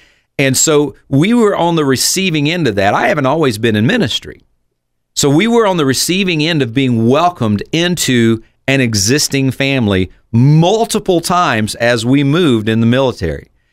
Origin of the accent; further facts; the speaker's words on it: South Carolina, United States; now in Peoria, United States; And of course, now I'm from South Carolina, she's from Maine, and now we're in Peoria, so we're not close to anybody at all.